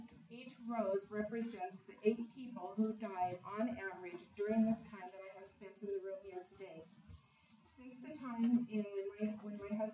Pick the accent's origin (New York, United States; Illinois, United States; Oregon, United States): Oregon, United States; from Wallowa County